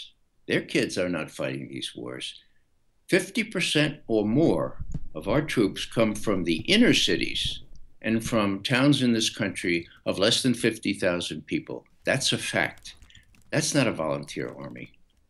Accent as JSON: {"language": "English", "region": "New York", "country": "United States", "tie": "born or raised there", "said": "progressive friends from New York, where I spent my youth, they read the New York Times. Black and white, as my Irish grandfather used to say."}